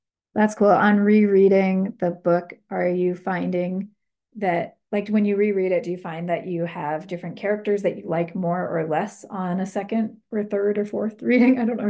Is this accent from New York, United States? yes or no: yes; Hudson, New York, United States